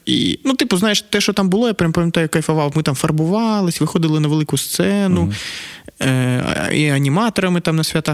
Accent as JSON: {"language": "Ukrainian", "town": "Kakhovka", "region": "Kherson Oblast", "country": "Ukraine", "said": "Так, да, я з Каховки, так."}